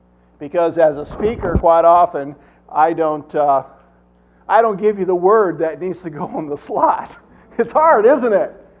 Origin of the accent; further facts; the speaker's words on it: Iowa, United States; A farmer friend of mine that I worked for years in North Iowa, where we grew up in Butler County